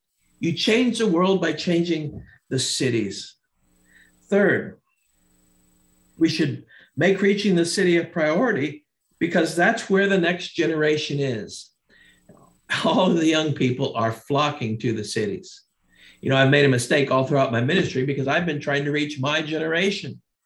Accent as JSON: {"language": "English", "town": "Miami", "region": "Florida", "country": "United States", "tie": "born or raised there", "lives_now": "Philadelphia, United States", "said": "I grew up in Miami, very humid place. It's the same thing here in Philadelphia."}